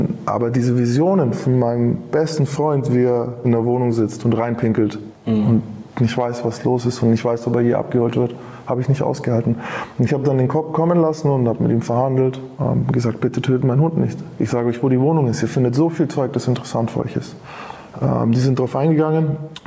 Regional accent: Nuremberg, Bavaria, Germany; ich bin eigentlich Nürnberger

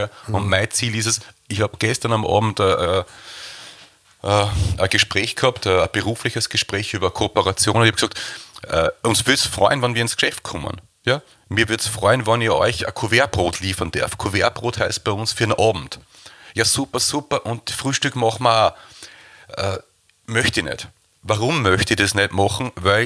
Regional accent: Austria; ich bin ja Österreicher

